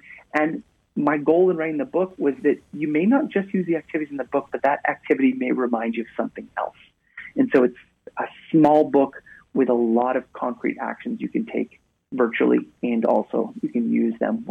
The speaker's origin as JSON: {"language": "English", "region": "Maine", "country": "United States", "tie": "born or raised there", "said": "I can be prouder to be in my home state of Maine and on the air there first."}